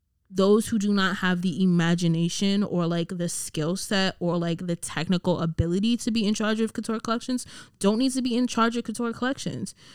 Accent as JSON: {"language": "English", "country": "United States", "said": "For me, obviously, like I'm Black American, like so I took issue with it in two ways."}